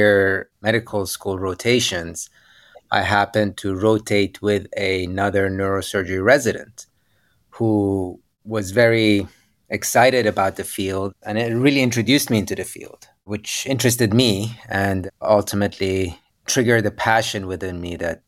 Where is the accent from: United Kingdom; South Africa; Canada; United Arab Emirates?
United Arab Emirates; Dubai; moved away as an adult; also born or lived in United States; So I grew up in Dubai most of my childhood and then proceeded to attend Penn State University in the United States, where I completed my bachelor's degree.